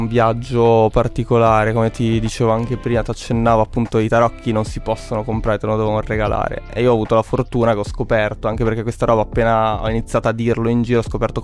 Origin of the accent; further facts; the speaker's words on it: Trento, Trentino-Alto Adige, Italy; Io sono di Trento